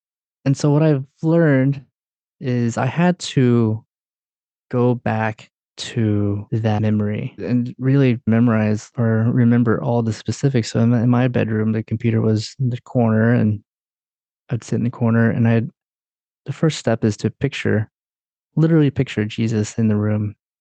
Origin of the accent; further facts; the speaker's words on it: Durham, North Carolina, United States; When I grew up in Durham, North Carolina, and I'm the youngest of three. My sister is 7 years older than me. My brother's 10 years older than me. I'm Filipino. And my parents, who are from the Philippines